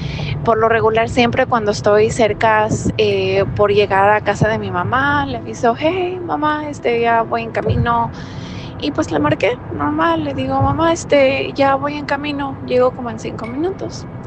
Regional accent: Guanajuato, Mexico; now in United States; Me comunico desde Carolina del Norte, acá por los Estados Unidos. pero originalmente soy de México, Guanajuato, así que saludos a todos los que son de por allá.

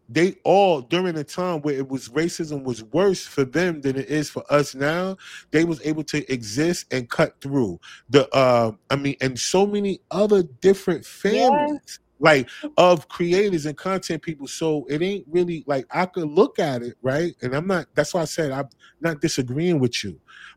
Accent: East Orange, New Jersey, United States; Right, because I grew up in these situations. I'm from East Orange, New Jersey.

